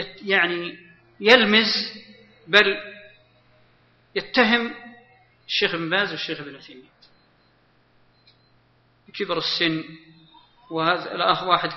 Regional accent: Al-Qassim, Saudi Arabia; لا أقصد يعني لأني أنا من القصيم

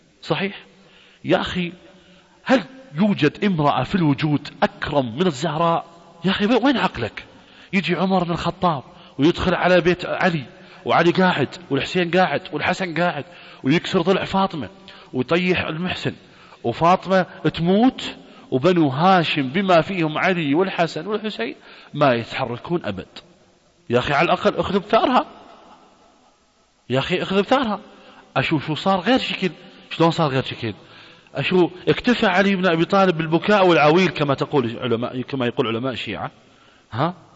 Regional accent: Iraq; انا رجل عراقي واحنا من العراق يا اخي

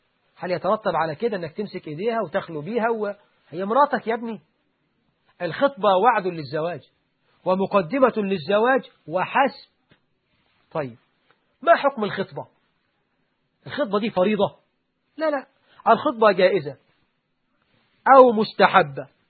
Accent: Egypt; طبعا احنا عندنا في مصر الواحد بيتجوز يقعد لك اسبوع ما يخرجش من البيت

